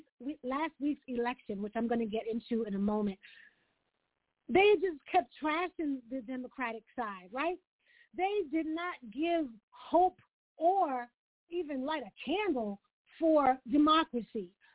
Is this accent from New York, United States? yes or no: yes; New York, United States; also born or lived in New Jersey; I'm a New Yorker. I'm a New York girl. I lived in Jersey for many years